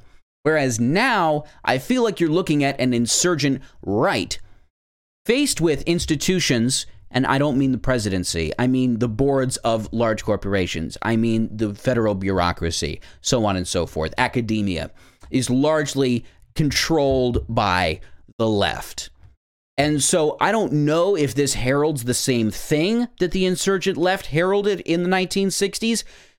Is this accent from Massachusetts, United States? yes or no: no; Georgia, United States; I grew up in Georgia during the Bush years, so I have some credentials to being in the right, in a right-wing area as well.